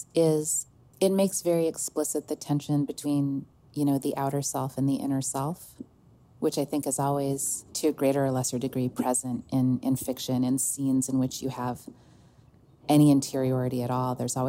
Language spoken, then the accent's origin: English; New York, United States; I'm going to have to school you because I'm a New Yorker and I know better.